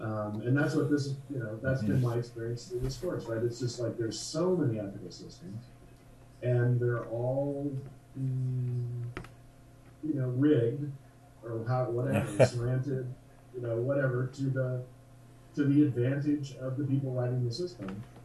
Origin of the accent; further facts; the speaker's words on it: California, United States; born and raised in California, and my mother's from New Mexico, the state